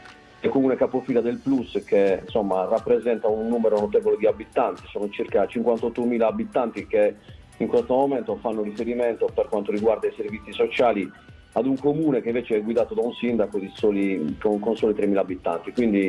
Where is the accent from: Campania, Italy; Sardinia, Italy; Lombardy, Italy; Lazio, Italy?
Sardinia, Italy; Osilo; also born or lived in Sassari; Dovrei rispondere che sono nato ad Osilo, invece sono nato a Sassari come la maggior parte degli osilesi nati dopo gli anni 70, ma diciamo che dopo tre o quattro giorni mi sono subito trasferito ad Osilo e ci vivo sino ad oggi.